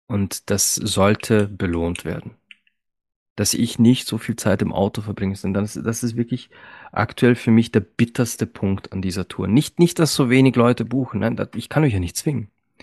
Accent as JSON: {"language": "German", "town": "Bad Hall", "region": "Upper Austria", "country": "Austria", "tie": "born or raised there", "said": "bis sogar in meinen Heimatort hier Bad Hall."}